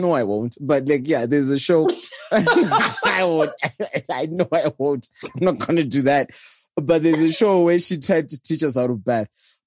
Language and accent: English; Bulawayo, Zimbabwe; I am one of those Shauna people where, because I think I grew up in Bulawayo